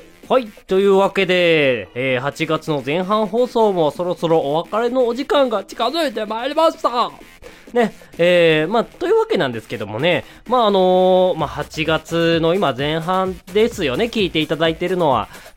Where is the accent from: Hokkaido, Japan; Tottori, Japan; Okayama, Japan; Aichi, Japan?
Hokkaido, Japan; 実家北海道なんだけど、北海道情報がね、全然わかんなくなってくるっていうね、北海道出身なんですよ